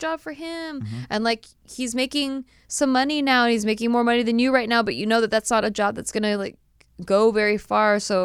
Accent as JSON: {"language": "English", "town": "Santa Barbara", "region": "California", "country": "United States", "tie": "born there", "said": "I was born in Santa Barbara."}